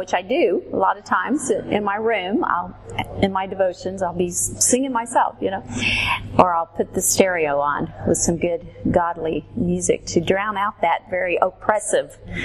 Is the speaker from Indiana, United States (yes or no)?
no; Texas, United States; I was born in Texas. I grew up in Texas. I was raised in a pastor's home.